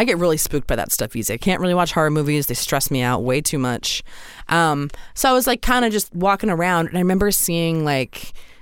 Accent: Maryland, United States; Yeah, I'm from Maryland originally, and I was in band.

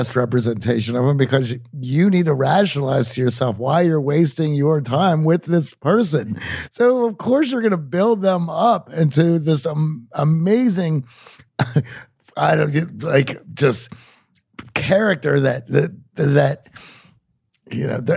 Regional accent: Pittsburgh, Pennsylvania, United States; I'm from Pittsburgh. And they're like, that's funny.

